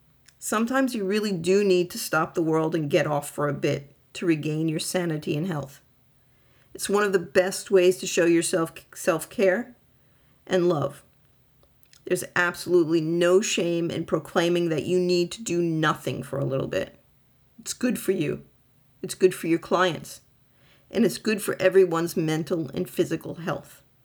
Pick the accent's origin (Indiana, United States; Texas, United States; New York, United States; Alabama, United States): New York, United States; I'm a New Yorker who doesn't deal with these things well on a good day.